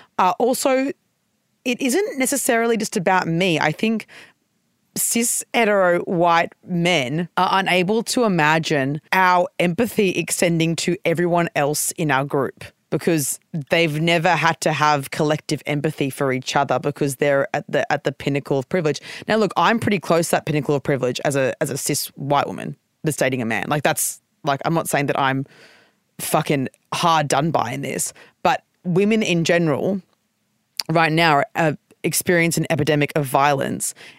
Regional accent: Australia; as a white person growing up in Australia, deeply racist country

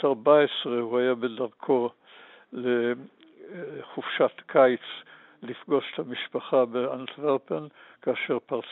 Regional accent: Tel Aviv, Tel Aviv District, Israel; גדלתי בתל אביב, למדתי בגימנסיה הרצליה.

